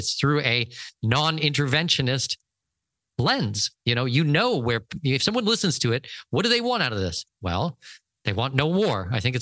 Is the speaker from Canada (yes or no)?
yes; Canada; I've been traveling extensively for my entire life, and I don't think just as a Canadian or just as a North American.